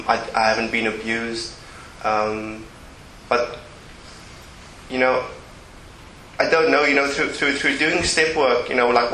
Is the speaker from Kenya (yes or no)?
no; Cape Town, Western Cape, South Africa; now in London, United Kingdom; I'm actually from Cape Town, South Africa. I've been in London for about 6 years now.